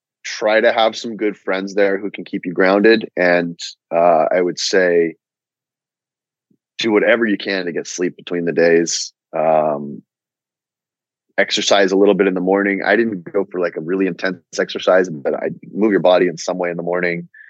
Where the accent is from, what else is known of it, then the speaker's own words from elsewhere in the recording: Halifax, Nova Scotia, Canada; also born or lived in Toronto; Halifax. I was born in Toronto, but I grew up in Halifax.